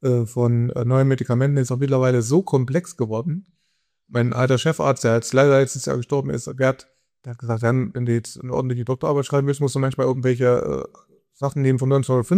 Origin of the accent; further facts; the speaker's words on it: Ilmenau, Thuringia, Germany; Also ich komme ja aus Ilmenau, da gibt es eine große Uni